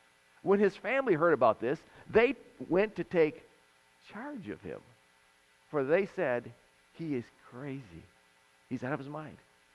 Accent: Florida, United States; Anyways, I'm from Florida.

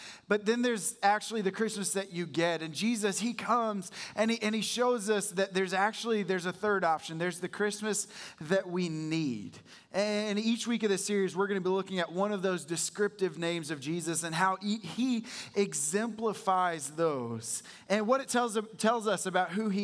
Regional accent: Canada; I'm from Canada, if you didn't know.

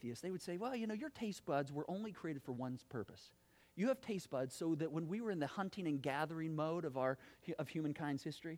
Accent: Battle Creek, Michigan, United States; I grew up in Battle Creek, Michigan.

